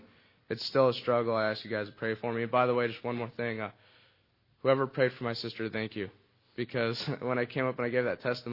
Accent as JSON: {"language": "English", "region": "California", "country": "United States", "said": "I'm from California."}